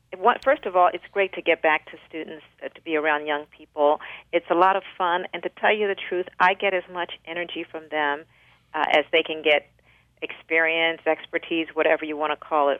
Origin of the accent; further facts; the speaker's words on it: Baltimore, Maryland, United States; I grew up in West Baltimore, in an area you might have seen on the wire, mm-hmm. In a nice working-class family, 5 kids, 2 parents, a boarder, 1 bathroom.